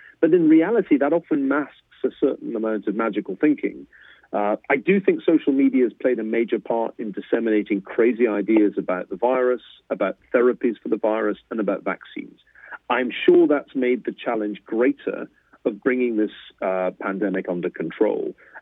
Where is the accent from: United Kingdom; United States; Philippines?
United Kingdom; I'm British by origin.